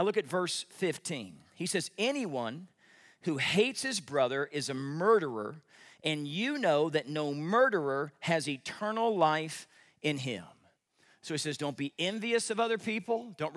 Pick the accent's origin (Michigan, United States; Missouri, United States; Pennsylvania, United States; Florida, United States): Missouri, United States; I grew up in Missouri, and Missouri's more like the South, and there was a lot of racism, and there was a lot of prejudice.